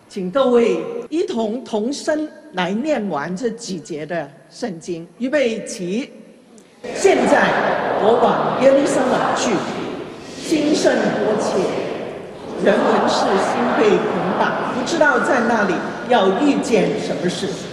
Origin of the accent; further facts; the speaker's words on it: Guangdong, China; Chinese is a second language; 第一，我是广东人，我的普通话是马马虎虎，希望你听得懂。